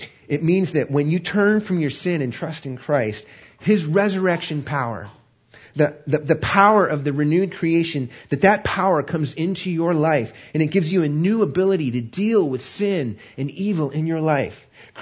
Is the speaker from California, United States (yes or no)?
yes; California, United States; moved away; Now, since I grew up in Southern California, I never experienced a real spring until I moved to the East Coast.